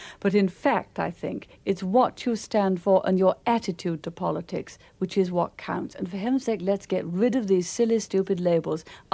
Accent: Midlands, United Kingdom; born there; Well, of course, I was born in the Midlands, and I agree.

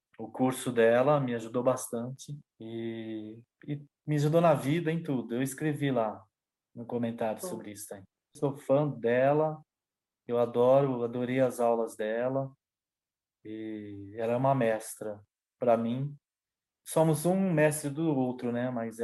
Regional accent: São Paulo, Brazil; Sou de São Paulo, moro na Zona Leste de São Paulo, em Itaquera.

